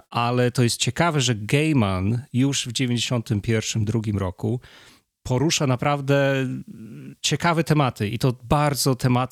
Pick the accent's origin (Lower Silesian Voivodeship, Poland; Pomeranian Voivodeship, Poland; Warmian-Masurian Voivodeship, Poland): Pomeranian Voivodeship, Poland; Gdańsk; also born or lived in Sopot; my się wychowaliśmy w Gdańsku, tak? W Sopocie, w Trójmieście. No jednak w mieście, nie w małej miejscowości.